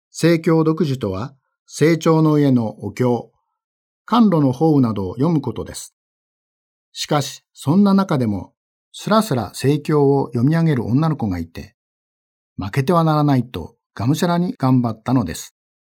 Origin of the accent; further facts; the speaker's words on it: Nakashibetsu, Hokkaido, Japan; 乳牛が約4万頭、人口よりも多い酪農の町、中標津町で生まれ育ちました。